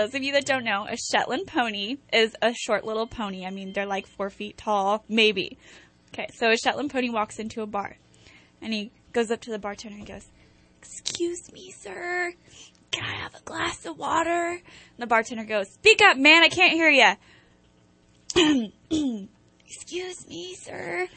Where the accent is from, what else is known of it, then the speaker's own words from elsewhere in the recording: Cottonwood, California, United States; I am from Cottonwood, California.